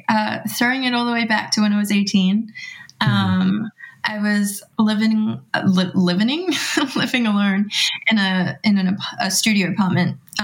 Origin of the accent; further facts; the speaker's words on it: Philippines; being Filipino, music and dance and just the arts is, like, so intertwined within our culture.